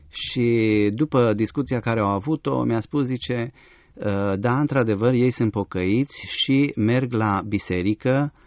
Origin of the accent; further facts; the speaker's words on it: Cluj-Napoca, Cluj County, Romania; Eu, deși m-am născut în Cluj, am crescut aproape de centru